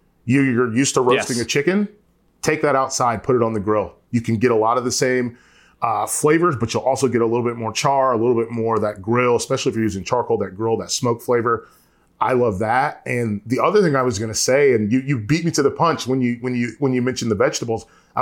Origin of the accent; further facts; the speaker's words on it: North Carolina, United States; I'm from North Carolina. I love Eastern North Carolina barbecue.